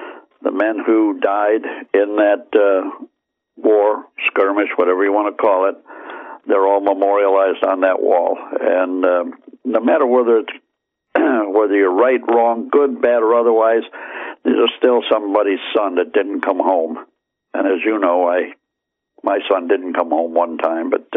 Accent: United States; And usually, because we're from the United States, which is not a whole lot of Norte Americanos go down there.

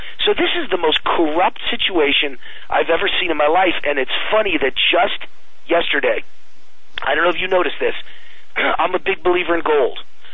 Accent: New York, United States; I grew up in New York. I saw it all.

